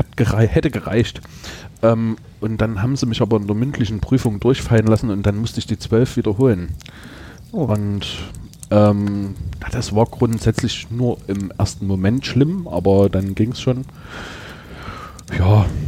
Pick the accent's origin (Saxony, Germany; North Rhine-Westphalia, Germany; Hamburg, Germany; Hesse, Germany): Saxony, Germany; Thalheim; also born or lived in Gornsdorf; Also in der Jugendzeit war geprägt durch einen Umzug. Wir sind aus Thalheim weggezogen, zwar nur über einen Berg, aber da war mein ganzer Freundeskreis weg.